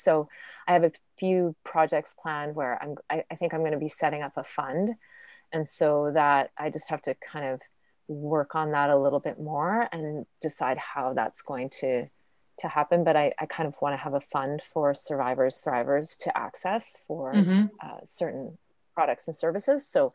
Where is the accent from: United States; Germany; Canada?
Canada; Alberta; now in Vancouver, Canada; I'm from Alberta, which is, you know, a very cold province.